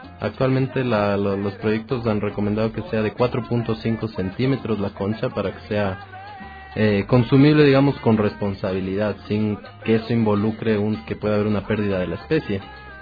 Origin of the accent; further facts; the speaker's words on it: Ecuador; Y es algo que nos da identidad en la parte culinaria como ecuatorianos.